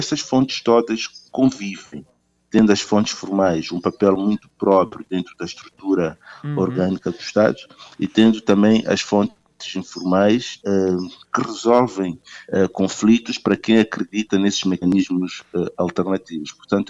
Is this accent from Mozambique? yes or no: yes; Mozambique; nós costumamos, como moçambicanos, dizer que o país, na verdade, nasceu em 1992.